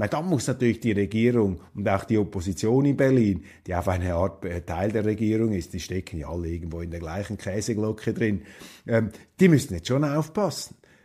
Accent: Switzerland; Also ich finde das als Schweizer einen ungeheuerlichen Satz

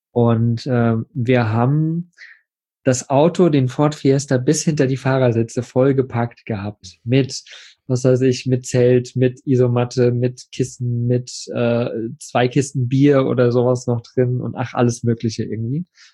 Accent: Plauen, Saxony, Germany; ich bin im Plauen groß geworden. Da hatten wir halt so einen Hof hinterm Haus.

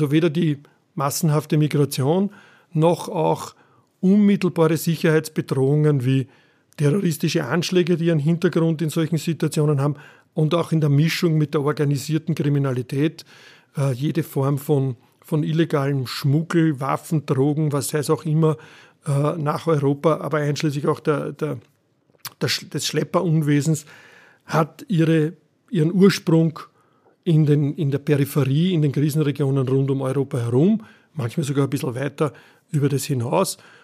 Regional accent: Austria; weil wir dort als Österreicher einen Fußabdruck haben

